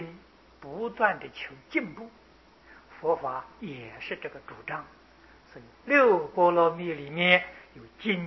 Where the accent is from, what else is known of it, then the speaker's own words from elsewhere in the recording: Taiwan; 我们台湾人普遍的是没有礼貌，不讲信用